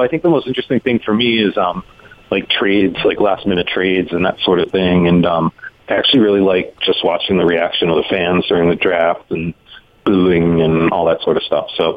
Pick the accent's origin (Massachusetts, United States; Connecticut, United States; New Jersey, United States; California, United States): Massachusetts, United States; Boston; Well, I grew up in Boston, and I worked at a magazine there, the Harvard Business Review